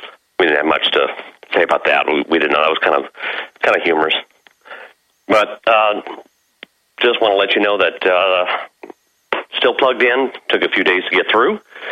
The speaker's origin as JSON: {"language": "English", "region": "California", "country": "United States", "moved": "yes", "lives_now": "Oregon, United States", "said": "Remember me? I was … from California."}